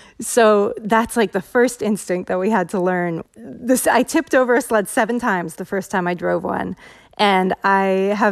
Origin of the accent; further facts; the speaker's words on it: Davis, California, United States; moved away as an adult; now in Alaska, United States; I grew up in Northern California in Davis.